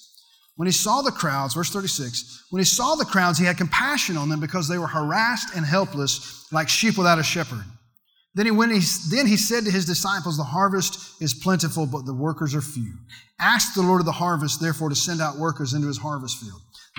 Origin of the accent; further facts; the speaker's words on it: Louisiana, United States; I'm from Louisiana. We have alligators.